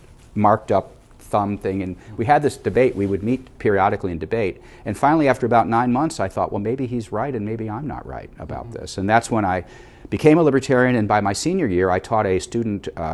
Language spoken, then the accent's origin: English; Chicago, Illinois, United States; born there; I was born in Chicago.